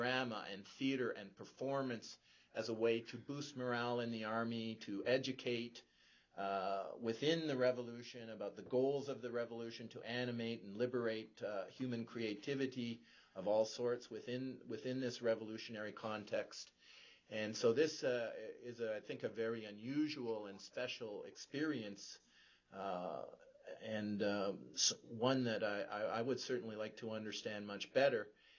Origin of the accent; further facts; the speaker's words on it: Canada; as Canadian citizens, we don't use healthcare as a point of division between rich and poor.